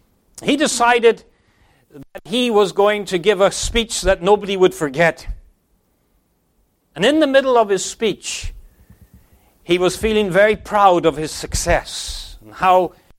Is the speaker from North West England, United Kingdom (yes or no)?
no; London, United Kingdom; I grew up in London as a boy for at least a period of my childhood.